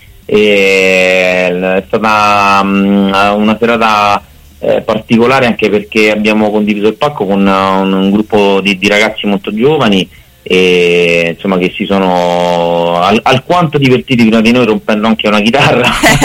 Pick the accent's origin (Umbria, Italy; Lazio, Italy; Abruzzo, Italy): Lazio, Italy; Latina; Allora, noi siamo di Latina